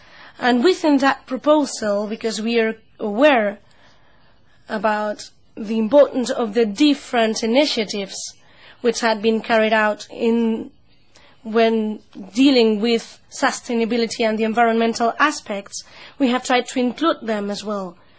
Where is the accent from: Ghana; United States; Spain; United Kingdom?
Spain; When I talk to all these different agriculture organizations, for example in Spain, in my home country, and I talk to them